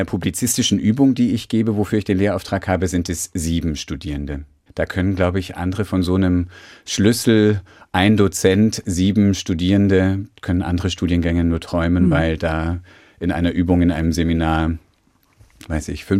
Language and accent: German; Erlangen, Bavaria, Germany; born there; Ich bin geboren in Erlangen, in Mittelfranken. Da meint jetzt jeder, ich sei Franke, aber ich habe da nur 4 Monate gelebt.